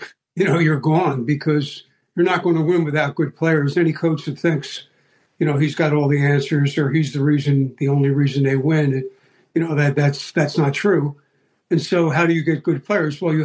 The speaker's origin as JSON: {"language": "English", "town": "Collingswood", "region": "New Jersey", "country": "United States", "tie": "born or raised there", "said": "I did. And about, I'd say, 2-3 miles away is a place called Oakland, New Jersey."}